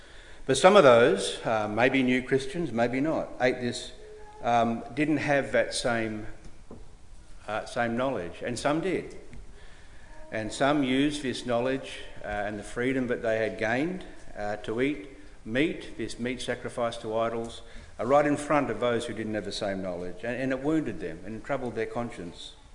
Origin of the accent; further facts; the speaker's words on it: Australia; I say I was raised in an exclusive brethren, or I'm an Aussie.